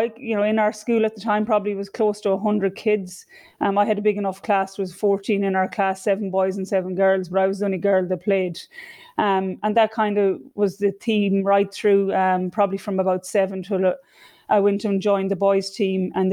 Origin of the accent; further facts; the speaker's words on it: County Mayo, Ireland; I grew up obviously in Cairn O'Connor, a rural village just outside Castlebar.